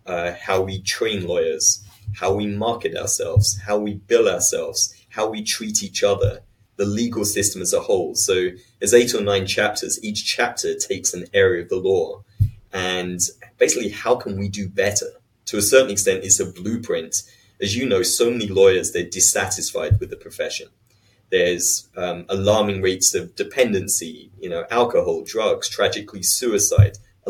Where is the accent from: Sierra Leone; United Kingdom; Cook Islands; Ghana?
United Kingdom; England; now in United States; So, the reason I'm a litigator in California is actually the TV show LA Law. So I was growing up in England.